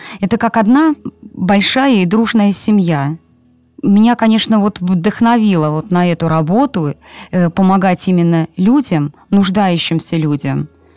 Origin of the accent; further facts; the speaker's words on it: Tver, Tver Oblast, Russia; Ну, я коренная тверичанка. Родилась я и выросла в Твери.